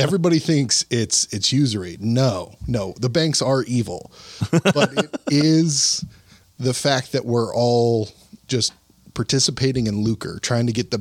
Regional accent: Crescent City, California, United States; also born or lived in Eureka; But I was born in Eureka, California. I grew up in a little fishing village just north of there called Crescent City, California.

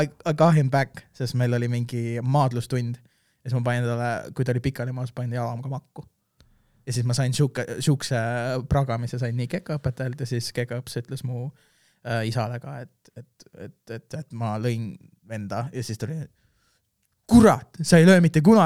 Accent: Haapsalu, Lääne County, Estonia; also born or lived in Pärnu; et jah , Haapsalust , Uuemõisast täpsemalt .

